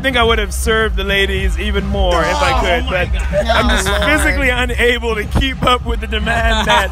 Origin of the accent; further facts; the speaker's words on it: Orange County, California, United States; I am from Orange County.